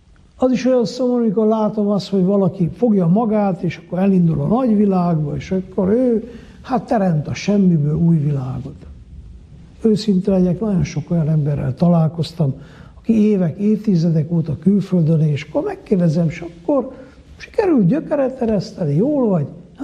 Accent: Miercurea Ciuc, Harghita, Romania; nekem mondjuk Csíkszeredában, mert én itt nőttem fel

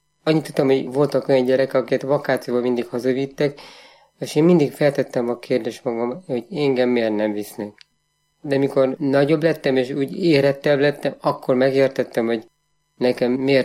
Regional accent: Cristuru Secuiesc, Harghita, Romania; bekerültem a árvaházban, Székely Keresztúron. Egy hatalmas nagy árvaházban, ahol körülbelül 1000-en voltunk, kellett felnőjek.

